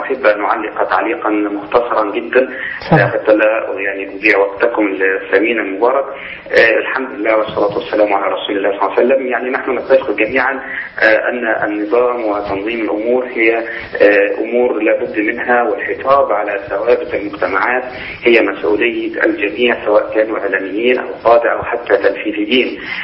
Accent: Egypt; يعني نحن في بلادنا مصر وفي بعض البلدان العربية تأتينا كل شوية فتنة

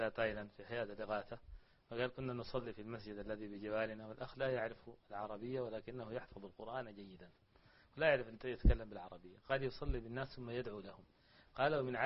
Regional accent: Sudan; يعني أحد الدكاترة عندنا في السودان

